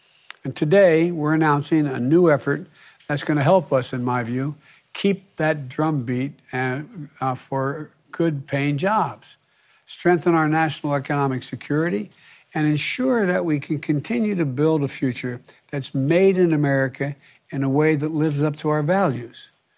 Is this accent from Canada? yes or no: no; Scranton, Pennsylvania, United States; I come from Scranton, Pennsylvania. It used to be an anthracite coal mining.